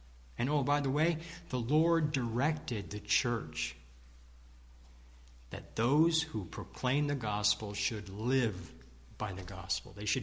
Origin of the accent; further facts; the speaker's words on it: New York, United States; moved away as an adult; now in Oswego, United States; When I came from the Southern Tier 25 years ago, I had a house that I had bought in the 70s.